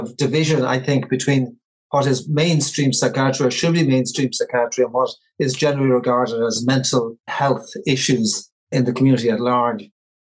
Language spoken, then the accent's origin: English; Dublin, Leinster, Ireland; I grew up in Dublin, Ireland, in a lower middle class, I would say, type of suburb. Two of them, actually, but they were similar enough.